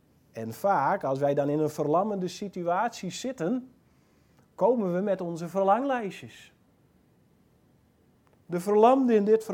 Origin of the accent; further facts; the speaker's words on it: Friesland, Netherlands; Nou, sorry, ik ben een Fries, kan er ook niks aan doen.